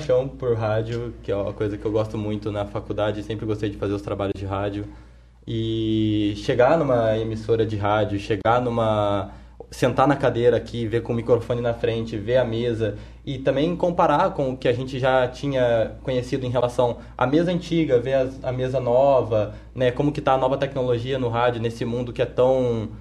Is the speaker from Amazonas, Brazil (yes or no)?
no; Minas Gerais, Brazil; estava lá na minha cidade, em Minas Gerais.